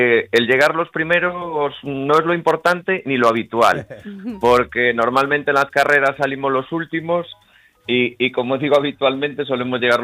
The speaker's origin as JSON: {"language": "Spanish", "town": "A Coruña", "region": "Galicia", "country": "Spain", "said": "a los pocos meses de estar en Coruña, nosotros somos de Coruña"}